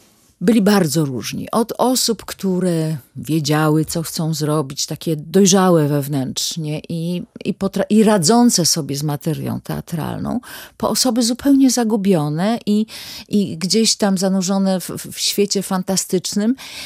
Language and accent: Polish; Poznań, Greater Poland Voivodeship, Poland; Wróciłam do Poznania, bo to moje rodzinne miasto.